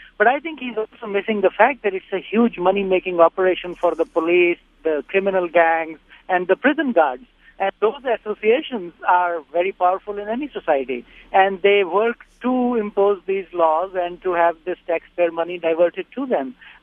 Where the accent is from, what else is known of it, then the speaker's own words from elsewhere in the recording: Pakistan; moved away; I am an immigrant from Pakistan, and when I was growing up, we had legal drugs, and they were available in shops.